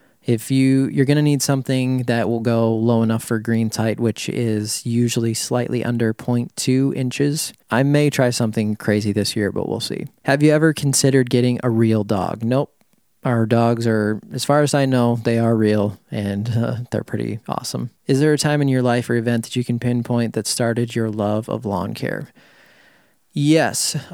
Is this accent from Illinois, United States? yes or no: no; Minnesota, United States; However, I am from Minnesota, so it is possible, but I don't have the traditional Minnesota, don't you know, all that stuff.